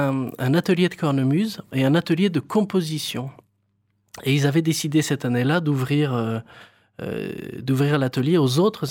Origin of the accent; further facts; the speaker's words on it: Centre-Val de Loire, France; Moi, je suis du Berry.